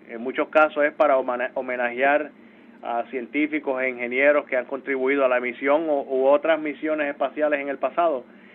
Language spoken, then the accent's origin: Spanish; Puerto Rico; Sí, nací en Puerto Rico, nacido y criado en Puerto Rico.